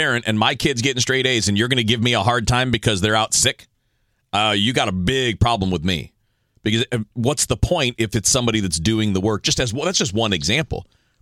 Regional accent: Eastern time zone, United States; Well, they do, but I grew up in the Eastern time zone, but the news was 5 and 6.

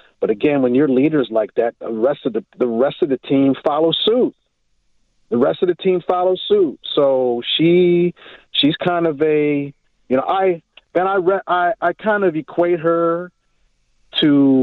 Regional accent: Baltimore, Maryland, United States; I'm from Baltimore, that's why.

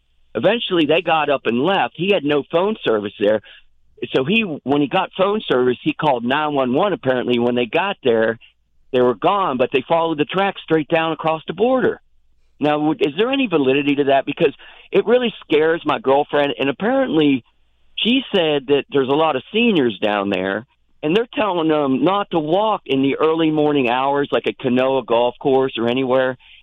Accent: West Virginia, United States; now in Tucson, United States; Okay, now I'm originally from West Virginia. I've been out here since 2001.

